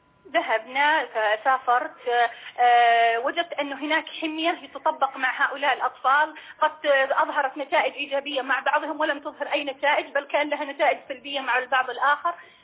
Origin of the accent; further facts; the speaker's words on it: Saudi Arabia; هذا هو أكلنا مثلا إحنا كمجتمع سعودي